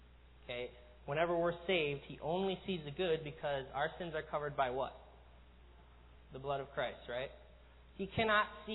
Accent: United States; born there; I was born in America.

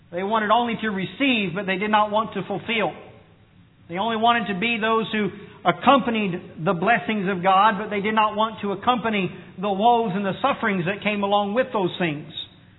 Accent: United States; of which I love and I am American, I am of this place

